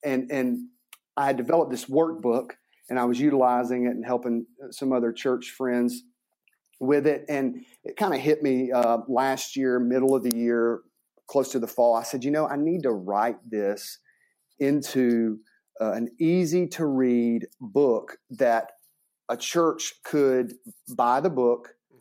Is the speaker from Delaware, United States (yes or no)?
no; Mississippi, United States; I'm a very simple guy. I'm from Mississippi.